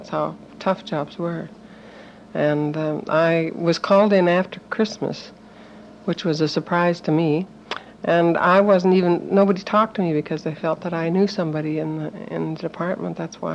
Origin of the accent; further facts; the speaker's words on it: Roland, Manitoba, Canada; born there; I was born in Roland, Manitoba. I've just been back.